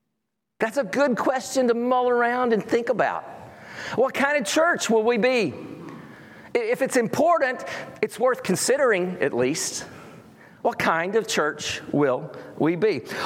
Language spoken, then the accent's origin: English; Texas, United States; And I grew up in North Texas, not far from Wichita Falls, and we had mesquite trees and thorns